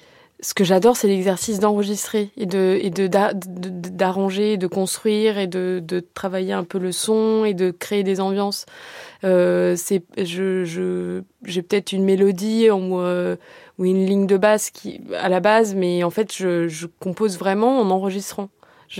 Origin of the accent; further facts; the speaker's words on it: Brazil; ça fait partie de mes souvenirs de mon enfance au Brésil